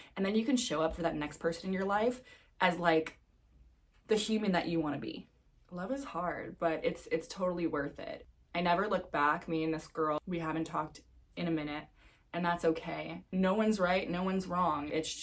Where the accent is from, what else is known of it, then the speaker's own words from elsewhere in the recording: New York City, New York, United States; moved away; My hometown was New York City, but I think with any hometown, it's time to go somewhere else and spread my wings and fly.